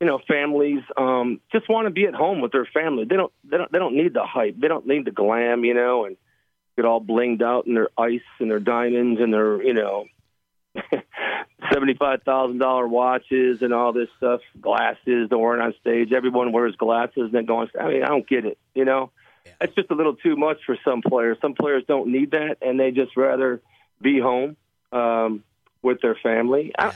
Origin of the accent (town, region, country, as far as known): Buffalo, New York, United States; born or raised there